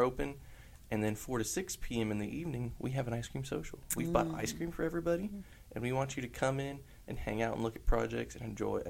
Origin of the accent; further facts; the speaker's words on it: United States; I grew up here in Sumner County, was involved in 4-H.